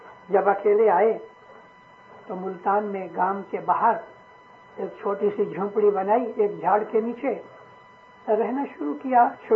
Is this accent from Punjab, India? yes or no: yes; Amritsar, Punjab, India; मैं पंजाब का रहने वाला हूं, मेरा जन्म अमृतसर का है। मेरे बाप दादा सैकड़ों वर्षों से, 700 साल से पंजाब में रहे